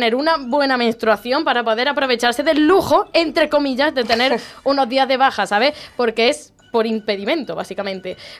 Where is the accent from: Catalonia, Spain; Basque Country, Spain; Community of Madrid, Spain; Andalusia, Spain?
Andalusia, Spain; Jaén; yo soy de Jaén y estoy muy orgullosa de serlo